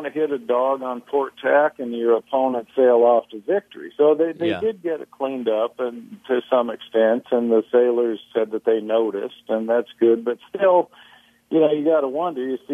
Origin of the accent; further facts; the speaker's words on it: San Diego, California, United States; I'm from San Diego, so I inherited the America's Cup.